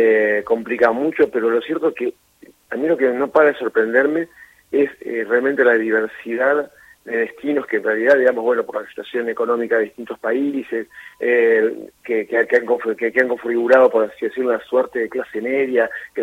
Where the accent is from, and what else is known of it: Argentina